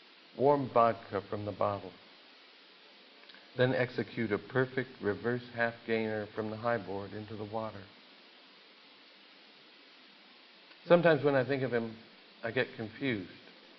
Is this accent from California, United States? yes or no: yes; California, United States; Mea culpa, look, hey, I grew up in California in the late 60s.